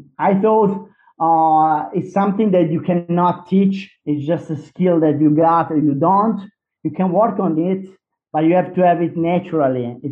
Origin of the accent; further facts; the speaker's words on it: Tuscany, Italy; English is a second language; Maybe because we are both from Tuscany, I don't know